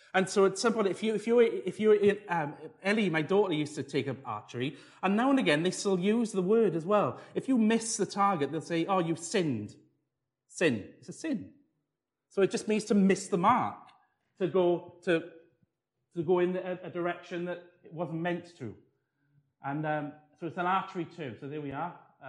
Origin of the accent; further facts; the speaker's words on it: Wales, United Kingdom; As Welsh people, we shouldn't struggle so much with Hebrew because it's very similar.